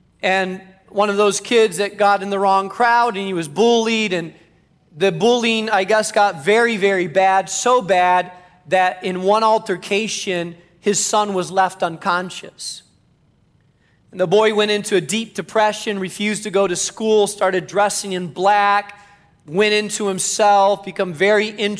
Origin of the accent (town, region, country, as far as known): Spain; born or raised there